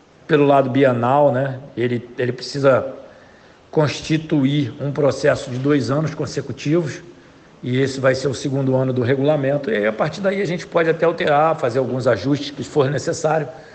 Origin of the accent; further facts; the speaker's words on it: Rio de Janeiro, Brazil; nós todos que somos aqui do Rio de Janeiro